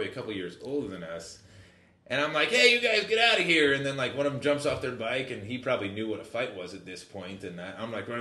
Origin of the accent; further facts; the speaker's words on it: Hawaii, United States; I grew up in Hawaii.